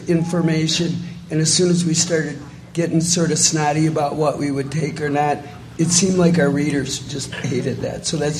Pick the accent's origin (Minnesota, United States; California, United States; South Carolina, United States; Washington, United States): Minnesota, United States; accent: Minnesota; I was, I right when I said that, my Minnesota accent came back.